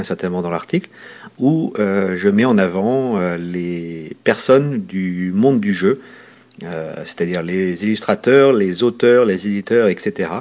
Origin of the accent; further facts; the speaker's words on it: Normandy, France; moved away as an adult; now in United States; je suis normand d'origine et je vis au Texas depuis 1997.